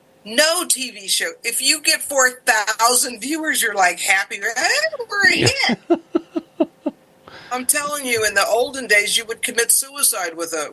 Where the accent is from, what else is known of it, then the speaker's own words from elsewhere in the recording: California, United States; I'm from California. I'm from the beach area. I went to high school in the beach area